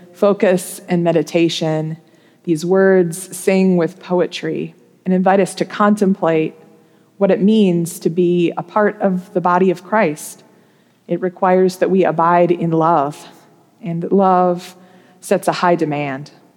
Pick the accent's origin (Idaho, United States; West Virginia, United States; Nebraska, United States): Nebraska, United States; When I was in high school, one of these stories came out of my home state of Nebraska.